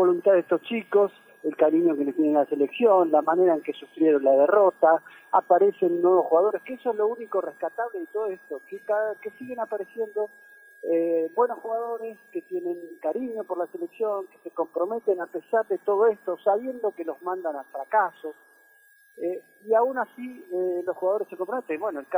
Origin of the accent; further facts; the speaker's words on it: Argentina; Es propio de lo que nos pasa como argentinos